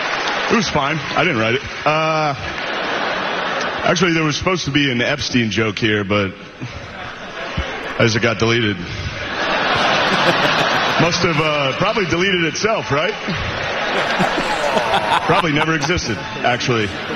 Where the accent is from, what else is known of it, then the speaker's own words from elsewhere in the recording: Midwest, United States; We're both whites from the Midwest who have nailed a bunch of threes.